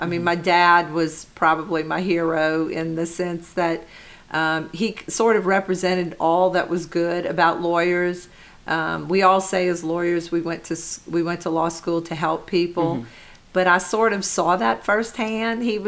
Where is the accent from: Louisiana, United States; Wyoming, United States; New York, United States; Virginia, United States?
Louisiana, United States; Lafayette; I grew up right near Blackham Coliseum, and so we would see all of the people coming and going and seeing license plates from all over the country, and that was just amazing. It made Lafayette seem like such an important part of of our whole country